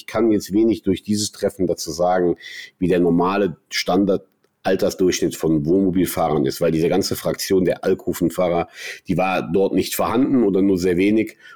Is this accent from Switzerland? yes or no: no; Rhineland, Germany; Also meine Verbindung als Rheinländer